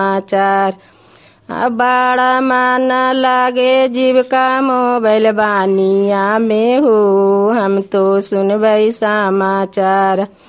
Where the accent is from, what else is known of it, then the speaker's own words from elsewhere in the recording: Bhowi, India; भोवी ग्राम के रहने वाली हूँ।